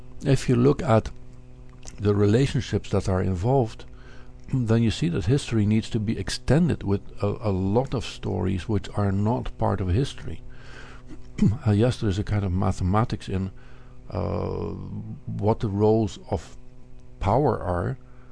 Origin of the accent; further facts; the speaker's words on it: Netherlands; I grew up in the Netherlands, and then the school teacher had the history lesson about the English wars